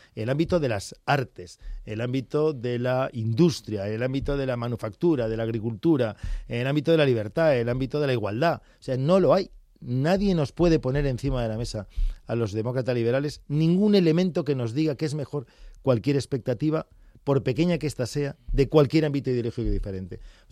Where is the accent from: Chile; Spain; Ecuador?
Spain; de nuestra esencia como españoles